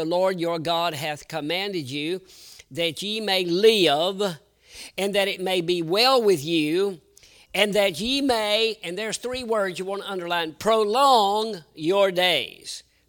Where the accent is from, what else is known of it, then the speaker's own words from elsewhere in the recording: North Carolina, United States; born there; now in Iowa, United States; I was born in North Carolina, somewhat south, not quite as far south as Texas, but I was born in a nice climate.